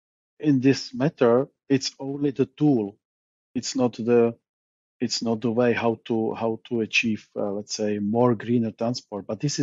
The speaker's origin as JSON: {"language": "English", "country": "Czechia", "said": "I'm from Czech Republic, and as you know, the Czech Republic was a part of Czechoslovakia"}